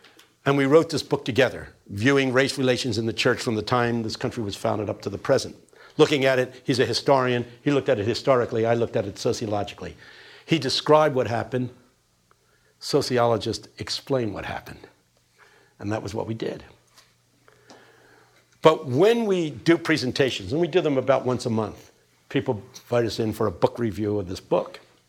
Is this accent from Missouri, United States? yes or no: no; Philadelphia, Pennsylvania, United States; I owe everything to growing up in West Philadelphia.